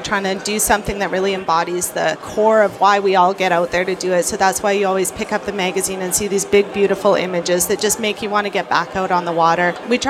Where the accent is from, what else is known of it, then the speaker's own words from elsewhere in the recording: Cranbrook, British Columbia, Canada; also born or lived in Calgary; So I grew up in Calgary, but kind of my teen years on, I was in Cranbrook.